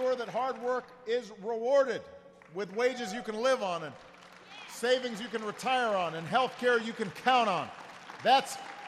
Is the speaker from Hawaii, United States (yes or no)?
yes; Hawaii, United States; I grew up in Hawaii. We do not have hockey in Hawaii.